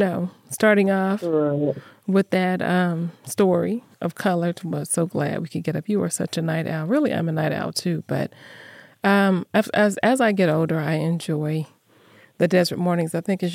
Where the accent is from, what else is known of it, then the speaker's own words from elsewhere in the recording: Arizona, United States; now in Las Vegas, United States; So when you grow up in the desert, I grew up in Arizona, lived 29 years here in Las Vegas, and heat is what you know.